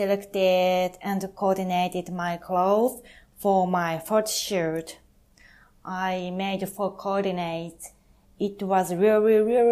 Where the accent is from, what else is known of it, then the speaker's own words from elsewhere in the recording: Sengawa, Tokyo, Japan; English is a second language; So Sengawa Flora is so popular in my city or in my hometown.